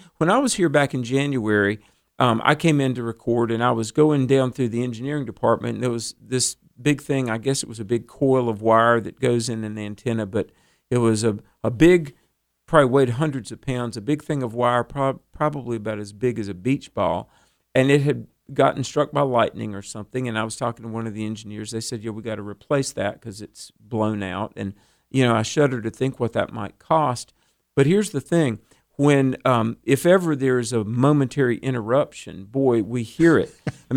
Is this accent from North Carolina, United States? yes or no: yes; North Carolina, United States; And my home state of North Carolina, I know we're huge down in Fayetteville.